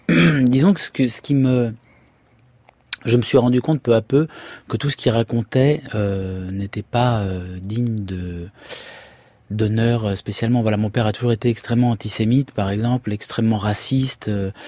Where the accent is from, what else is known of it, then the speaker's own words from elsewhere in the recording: Syria; Alors, est-ce que c'est parce que j'ai grandi en Syrie où il y avait beaucoup de contraintes?